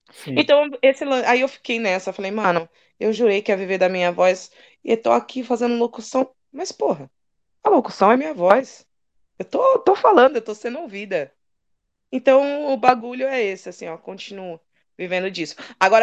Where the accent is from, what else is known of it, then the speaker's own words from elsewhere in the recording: São Paulo, Brazil; eu tô na Zona Sul faz pouco tempo, assim, eu cresci, minha adolescência foi no Jaraguá, né? E quando eu mudei pro Jaraguá, eu era uma estranha no ninho. Eu morava há 14 anos numa favela chamada Sucupira, que tinha na Zona Norte, no Jardim Peri, né?